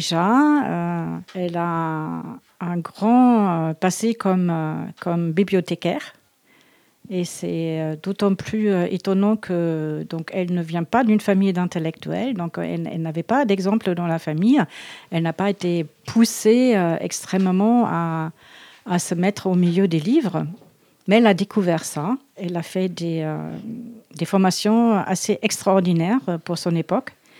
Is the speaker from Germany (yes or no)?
yes; Germany; now in France; J'habite au Galant. Je suis d'origine allemande. Ça veut dire donc je suis née et j'ai grandi en Allemagne. Mais je suis en France depuis très longtemps. Et donc, j'ai aussi la nationalité française.